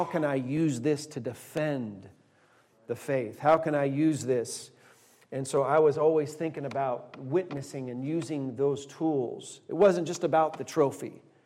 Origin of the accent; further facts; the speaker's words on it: Placerville, California, United States; I'm from Placerville, California.